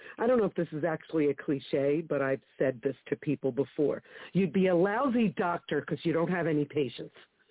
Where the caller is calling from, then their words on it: New Jersey, United States; I'm calling from New Jersey.